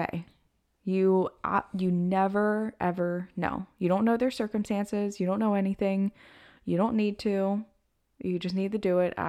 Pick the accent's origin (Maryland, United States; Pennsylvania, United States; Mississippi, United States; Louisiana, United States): Pennsylvania, United States; But growing up in Pennsylvania and like we would just always help our neighbors out no matter what.